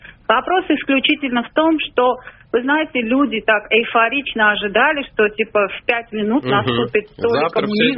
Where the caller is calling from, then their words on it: Armenia; Нет, не Беларусь, это я из Армении звоню.